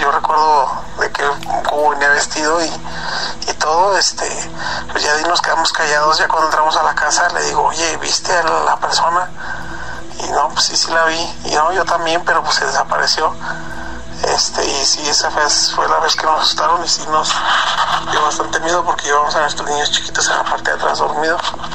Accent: Guanajuato, Mexico; soy de acá de Guanajuato.

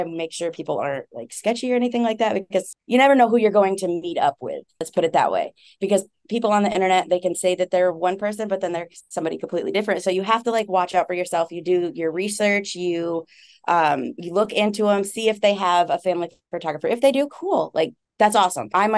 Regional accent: New York, United States; So when I say I'm from New York, everybody thinks the city. It's not the city.

